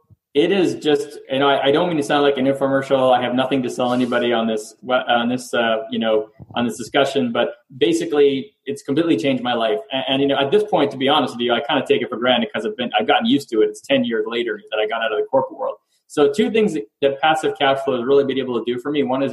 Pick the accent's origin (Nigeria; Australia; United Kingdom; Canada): Canada; Montreal, Quebec; moved away as an adult; also born or lived in Philadelphia, United States; now in United States; I'm originally from Montreal, Canada, moved down to Philadelphia, did my MBA over at UPenn or Wharton